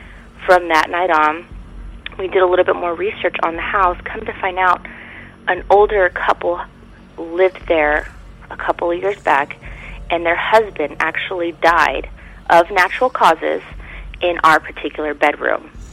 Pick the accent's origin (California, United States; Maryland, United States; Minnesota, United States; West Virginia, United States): California, United States; I'm originally from California, but I'm a dependent of a military member in the service, so I move around a lot.